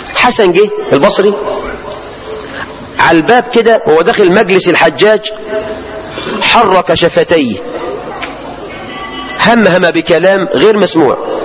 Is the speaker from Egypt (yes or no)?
yes; Egypt